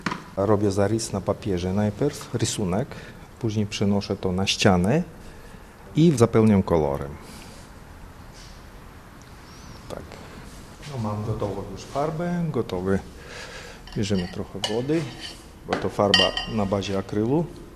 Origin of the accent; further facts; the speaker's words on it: Tajikistan; now in Poland; bo to największe góry w całym Związku Radzieckim byli właśnie u nas w Tadżykistanie.